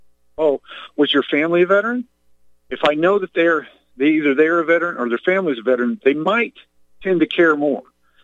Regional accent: Midwest, United States; And I come from Midwest and family owned mom and pop restaurant business.

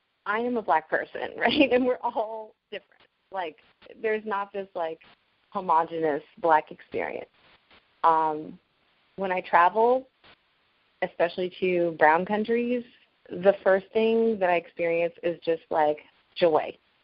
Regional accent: Vancouver, British Columbia, Canada; in the 1980s when I was growing up on the West Coast in Vancouver

